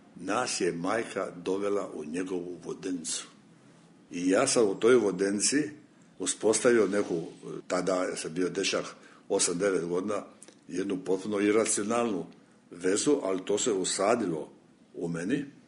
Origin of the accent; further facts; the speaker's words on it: Šibenik, Šibenik-Knin County, Croatia; ja sam iz Šibenika, mi smo doživjeli strahovito bombardovanje 1944. godine